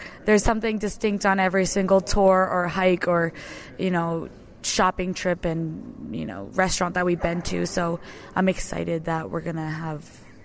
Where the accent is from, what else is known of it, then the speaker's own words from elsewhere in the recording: Milton, Massachusetts, United States; Milton, Massachusetts, United States.